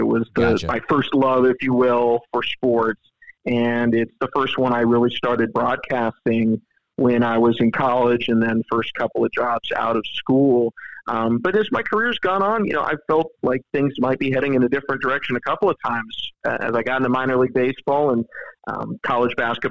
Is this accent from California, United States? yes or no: yes; San Jose, California, United States; I grew up in San Jose, California, which has a strong, exciting downtown